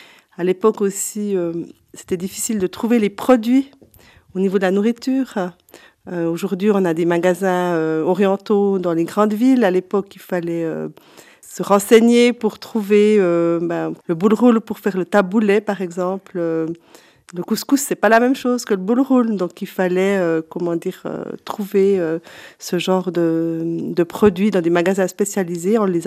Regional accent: Lebanon; moved away; au moment où on a quitté le Liban, on a quand même perdu, comment dire, c'est une partie de ces liens, en tout cas dans la vie quotidienne. On vivait très proche de mes grands-parents maternels

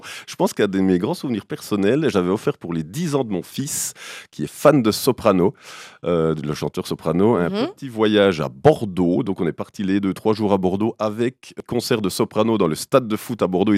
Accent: Jura, Switzerland; en tant que jurassien, on peut pas oublier ça.

